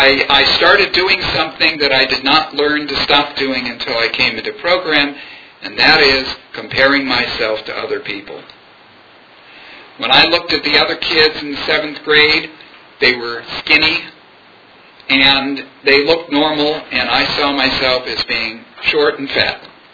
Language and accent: English; Los Angeles, California, United States; I was born and raised in Los Angeles to what I consider a lower middle class Jewish family